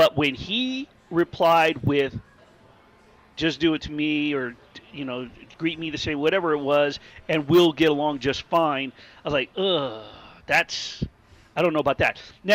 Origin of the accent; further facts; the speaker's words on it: New York, United States; born there; I'm picking against them, considering that I was born in New York. So I've always cheered for the Rangers.